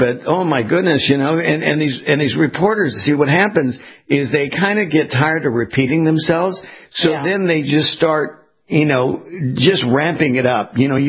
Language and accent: English; California, United States; moved away; I was raised in Southern California, used to earthquakes here, and I've gone through a couple of hurricanes already.